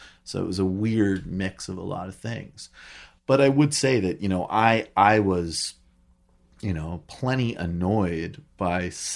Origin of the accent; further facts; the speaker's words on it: Northfield, Massachusetts, United States; That was my hometown mostly. Although, but my family was all, I lived in Northfield. Amherst. Well, no, Northfield, no. Northfield and Shelburne Falls were not.